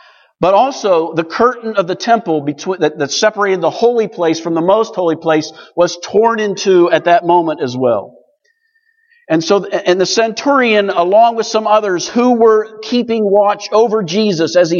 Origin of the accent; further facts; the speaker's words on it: Ohio, United States; I grew up in Eastern Ohio. I never saw a sunset when I was growing up.